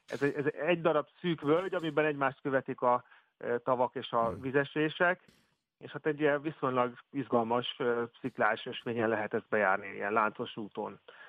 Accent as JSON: {"language": "Hungarian", "country": "Hungary", "said": "ha mi magyarként vagyunk ott, és beszélgetünk, akkor nagyon barátságosak"}